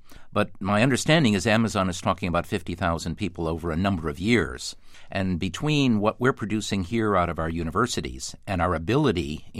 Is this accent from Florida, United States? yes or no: no; Detroit, Michigan, United States; You know, I grew up in Detroit, Michigan, where you had General Motors, Ford, and Chrysler paying very, very good wages.